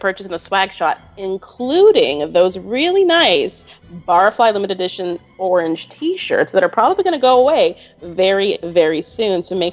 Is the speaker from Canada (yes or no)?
yes; Canada; I can't play because I'm Canadian, but all you American listeners, head over to betchicago.com and join that.